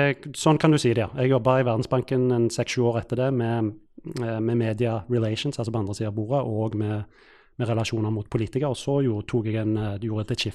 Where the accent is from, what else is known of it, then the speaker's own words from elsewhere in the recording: Stavanger, Rogaland, Norway; Venner fra når jeg vokste opp I Stavanger